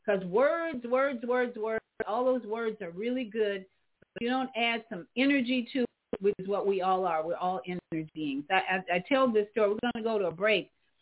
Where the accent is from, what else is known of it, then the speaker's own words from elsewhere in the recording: Chicago, Illinois, United States; Thank you for being a positive influence in my hometown, Chicago.